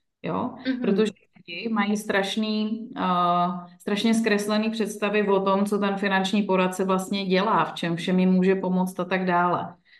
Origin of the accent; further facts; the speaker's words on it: Jevíčko, Pardubice Region, Czechia; protože pocházím z Jevíčka, to je kousek od vás, že jo?